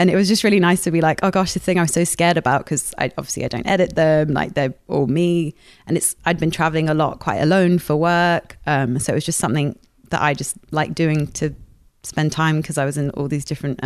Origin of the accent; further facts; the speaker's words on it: Paris, Île-de-France, France; my mum was a painter when I grew up in Paris.